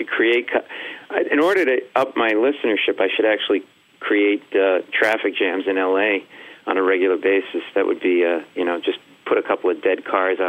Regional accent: Providence, Rhode Island, United States; Hey, we grew up in the same area. You're from Fall River, Mass. I'm from Providence, Rhode Island.

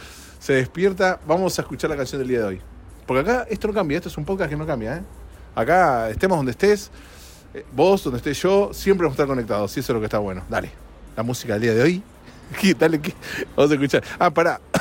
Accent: Argentina; Llego a mi país de origen, Argentina.

